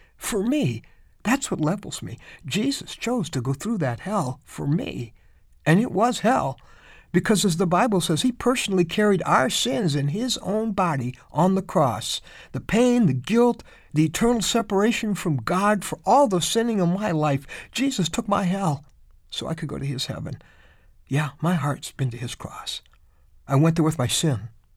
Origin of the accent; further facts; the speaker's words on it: Illinois, United States; Of course, I grew up in Illinois, but he's a hero to a lot more people now